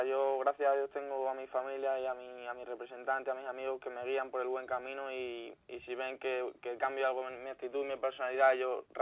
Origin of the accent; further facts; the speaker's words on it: Navalmoral de la Mata, Extremadura, Spain; Sí, me fui un año a Barcelona porque allí en mi pueblo es muy difícil salir en el tema futbolístico